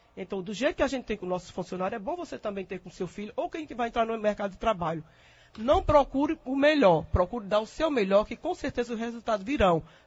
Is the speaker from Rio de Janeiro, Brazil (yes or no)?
no; Tabira, Pernambuco, Brazil; Recordo-me quando eu era lá em Tabira, que eu sou de Tabira